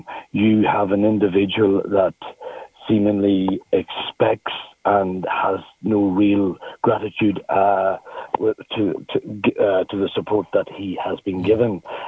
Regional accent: Ireland; Also, I think as an Irish people, our allegiances or our leaning should be towards Russia

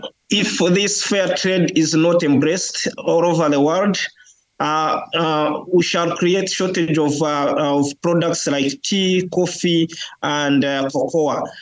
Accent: Uganda; English is a second language; now in Ireland; Yeah, I'm from Uganda. We do tea, we grow tea. I'm a producer from Sub-Saharan Africa, where we grow tea.

